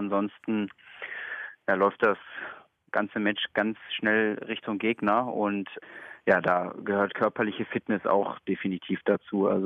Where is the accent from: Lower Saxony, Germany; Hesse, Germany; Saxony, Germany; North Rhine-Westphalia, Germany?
North Rhine-Westphalia, Germany; Essen; Ich hatte halt Glück, dass ich komme aus Essen und dass es hier einen Snookerverein gibt.